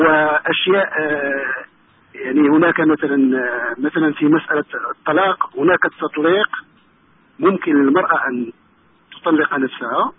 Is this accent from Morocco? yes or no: yes; Morocco; مثلا أنا مغربي أتكلم عن المغرب